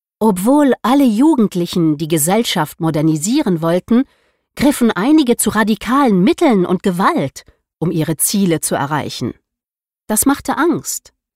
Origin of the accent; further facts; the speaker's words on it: Mannheim, Baden-Württemberg, Germany; born there; also born or lived in West Berlin; Ich bin 1950 in Mannheim geboren und habe dann in den 70er Jahren in West-Berlin gewohnt.